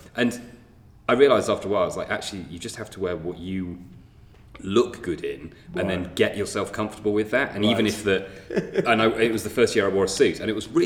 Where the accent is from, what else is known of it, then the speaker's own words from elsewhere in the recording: Yorkshire and the Humber, United Kingdom; moved away as an adult; also born or lived in Cambridge; now in London, United Kingdom; I am from Yorkshire originally, yeah, but I've been in London since I left uni, so nearly 20 years, I guess.